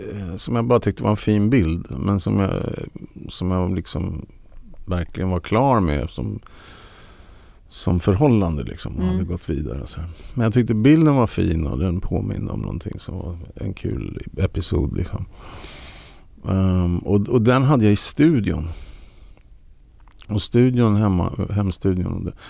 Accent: Sweden; jag är ju svensk.

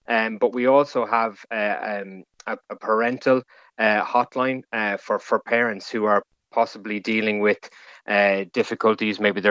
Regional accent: Wexford, Leinster, Ireland; now in Dublin, Ireland; So I'm originally from Wexford, but I'm working with ISPCC Childline, based in the Dublin in the national office for the last number of years.

